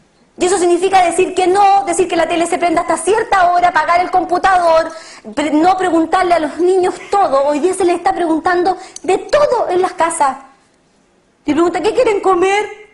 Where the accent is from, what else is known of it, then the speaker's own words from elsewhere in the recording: Temuco, Araucanía, Chile; born there; recuerdo con nostalgia a mis papás diciendo, cuando yo nací en Temuco, cuando íbamos de Temuco para el norte